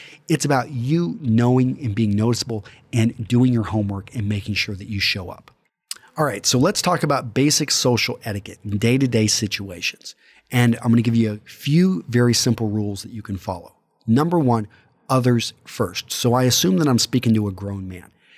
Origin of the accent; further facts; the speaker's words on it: Texas, United States; Maybe this is just where I was brought up. I was brought up in West Texas.